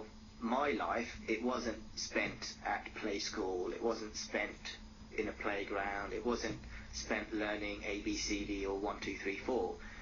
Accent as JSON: {"language": "English", "town": "Kolkata", "region": "West Bengal", "country": "India", "tie": "born there", "said": "when I was born in Calcutta"}